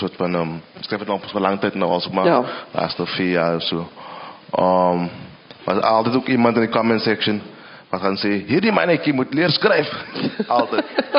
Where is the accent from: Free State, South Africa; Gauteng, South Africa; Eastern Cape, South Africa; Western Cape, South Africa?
Western Cape, South Africa; accent: Kaaps; first language Kaaps; dit is my moedertaal, my kaps, ek is lief vir my kaps